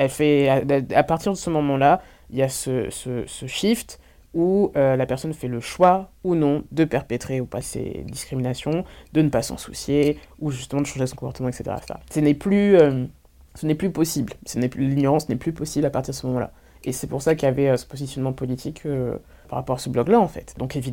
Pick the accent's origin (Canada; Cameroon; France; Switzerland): France; Orléans, Centre-Val de Loire; born there; je suis la fille d'un homme congolais et d'une femme martiniquaise, je suis née à Orléans